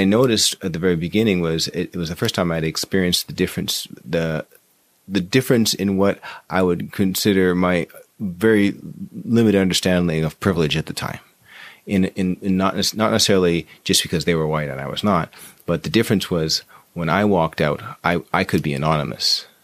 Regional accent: Canada; also born or lived in Jamaica; I was born in Jamaica. My mom's Jamaican. So we came to Canada when I was about one

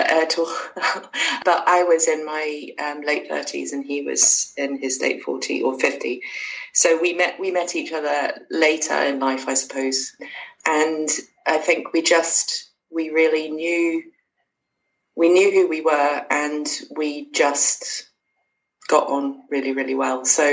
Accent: Oxford, South East England, United Kingdom; now in Scotland, United Kingdom; I've now lived here longer than the place I come from. So I come from Oxford and was born and brought up in Oxford.

